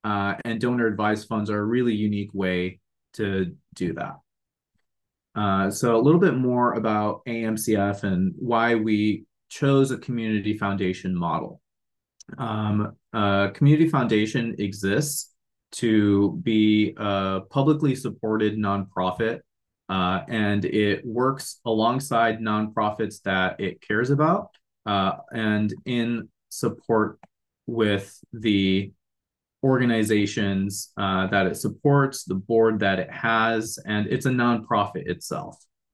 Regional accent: Michigan, United States; also born or lived in San Francisco Bay Area, United States; now in Tampa, United States; currently live in Tampa Bay. Prior to this, I lived in the San Francisco Bay Area for 10 years and was born and raised in Michigan.

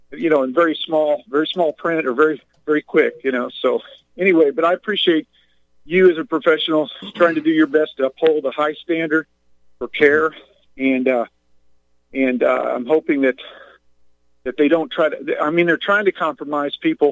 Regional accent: Midwest, United States; And I come from Midwest and family owned mom and pop restaurant business.

